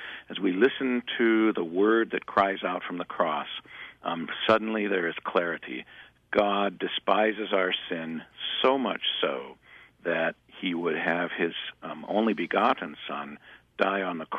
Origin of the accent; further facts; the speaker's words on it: Iowa, United States; I grew up in Iowa, and so we were under the threat of tornadoes